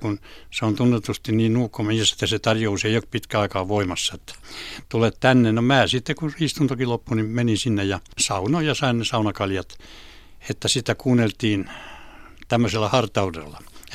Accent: Karkku, Pirkanmaa, Finland; kun mä olen tuosta Karkusta kotoisin ja Tyrvääkin on siellä päin niin se on sitä vuohiseutua.

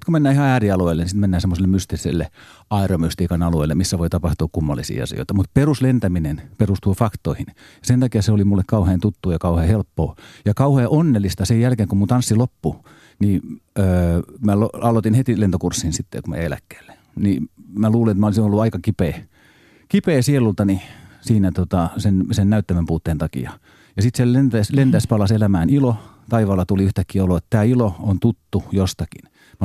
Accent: Pori, Satakunta, Finland; born there; Mä olen syntynyt Porissa, Jaakontiellä. Se on Jaakontie, on Porin lentokentän kiitotien jatkeella, eli siinä kiitotien suoraan siinä vieressä.

